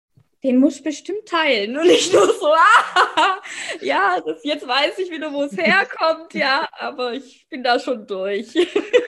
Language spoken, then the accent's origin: German; Baden-Württemberg, Germany; ich komme aus dem Schwabenland, aus einem kleinen Ort, wo es schon losgeht mit, was sollen denn bloß die anderen denken und Kind passt bloß auf, ne? Ungefähr so bin ich aufgewachsen.